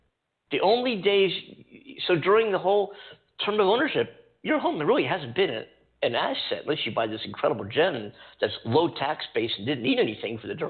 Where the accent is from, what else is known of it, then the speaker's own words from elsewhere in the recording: East Coast, United States; also born or lived in New York City, United States; now in California, United States; I live in California. I came from the East Coast. I lived in New York City